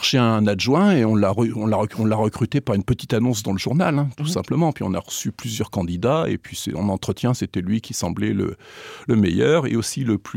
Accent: France; now in Luxembourg; ils ont recruté un Français, mais maintenant, je suis luxembourgeois.

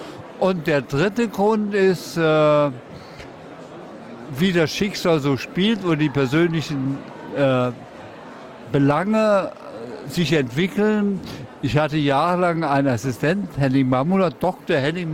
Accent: Saarland, Germany; weil als Saarländer ist man von Saarbrücken ganz schnell in Luxemburg

